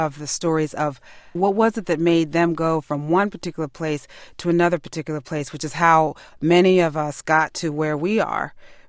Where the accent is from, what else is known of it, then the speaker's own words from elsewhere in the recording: Washington, District of Columbia, United States; Well, I grew up in Washington, D.C. as a child of people who had migrated from the South.